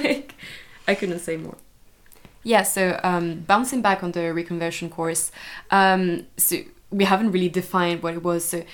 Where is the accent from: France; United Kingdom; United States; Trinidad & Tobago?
France; we come from France